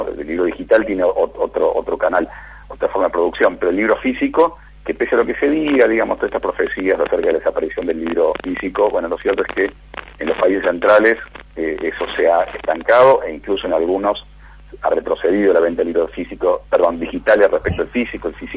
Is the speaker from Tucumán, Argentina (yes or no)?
no; Córdoba, Argentina; Digo, interior, yo soy cordobés, digo, a mí nunca me cerró la palabra interior